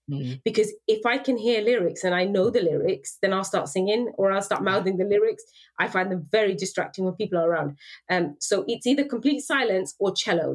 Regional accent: United Kingdom; I am very British like that.

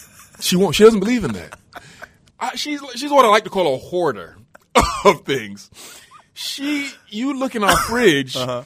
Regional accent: London, United Kingdom; born there; I know I was born here. I know I was born in London, but I'm 100% African. I'm as Nigerian as it gets.

